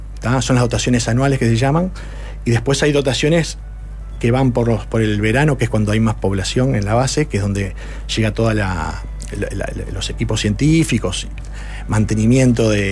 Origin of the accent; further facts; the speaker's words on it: Uruguay; como uruguayos